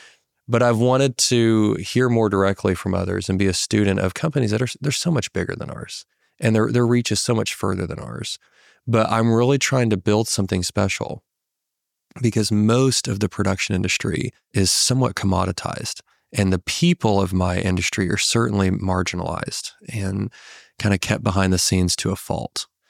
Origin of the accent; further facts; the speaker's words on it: Arkansas, United States; We're from Arkansas. I've been in Arkansas my whole life.